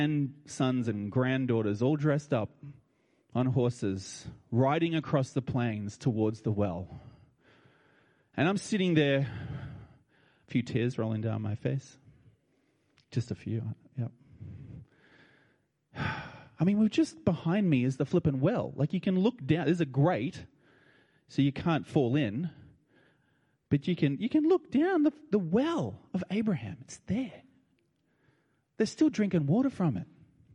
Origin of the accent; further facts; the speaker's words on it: Australia; I said, I'm from Australia.